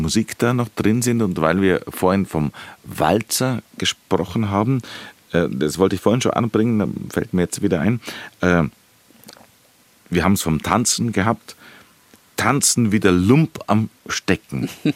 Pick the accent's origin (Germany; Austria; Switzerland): Germany; Bavaria; Kann ich nicht beurteilen als Allgäuer.